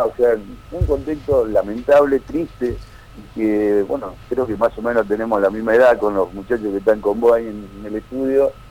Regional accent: Bella Vista, Buenos Aires Province, Argentina; lo digo como un argentino, que para mí, yo vivo en Bellavista, todavía vivo en mi ciudad donde me he criado

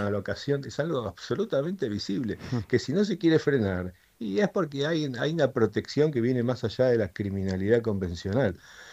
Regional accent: Argentina; Somos todos el mismo equipo, somos todos argentinos. Acá

